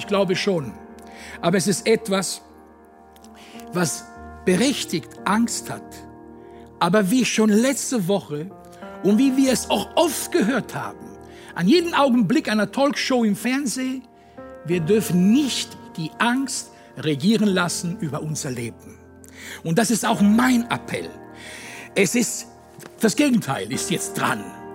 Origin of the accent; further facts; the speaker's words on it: Italy; Und ich als Italiener bin sehr, sehr berührt